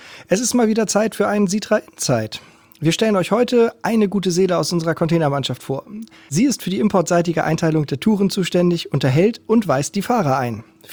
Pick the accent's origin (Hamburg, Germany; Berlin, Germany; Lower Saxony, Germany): Hamburg, Germany; Alles klar, ja, ich auch. Behaupten ja manchmal, wir sind die besseren Menschen, die Hamburger halt.